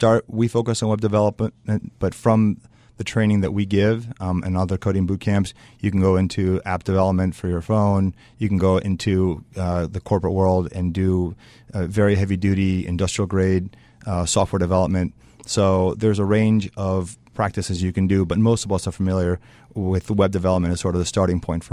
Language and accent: English; Chicago, Illinois, United States; So I'm from Chicago.